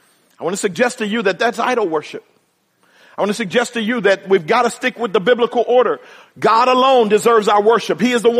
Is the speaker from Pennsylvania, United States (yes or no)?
yes; Philadelphia, Pennsylvania, United States; born or raised there; moved away